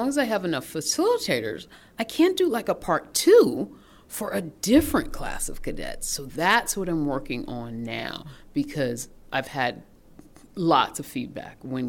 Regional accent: Boston, Massachusetts, United States; I'm from Boston, Massachusetts, so I'd compare them to a Harvard student any day

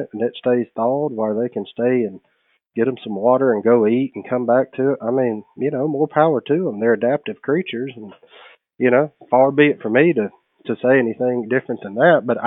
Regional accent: Louisiana, United States; Growing up in Louisiana, specifically, when I first started hunting, you either hunted a rice field or you didn't hunt.

